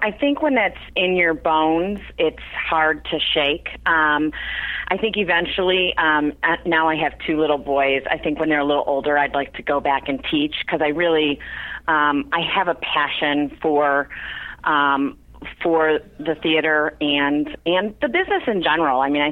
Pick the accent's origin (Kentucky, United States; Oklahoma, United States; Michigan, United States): Michigan, United States; Detroit; also born or lived in Chicago; now in St. Louis, United States; No, I actually grew up in Detroit, Detroit area. I moved to Chicago for about 17 years.